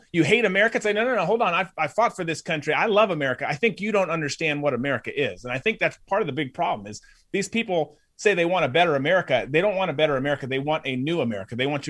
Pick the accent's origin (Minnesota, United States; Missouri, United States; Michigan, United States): Minnesota, United States; I grew up in Minnesota. I love the state.